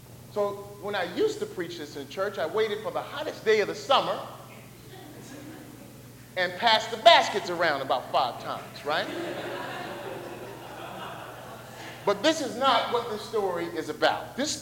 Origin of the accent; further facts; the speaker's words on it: Louisville, Kentucky, United States; accent: southern; greetings from Louisville, and you can tell I'm from Louisville from my thick southern accent, right?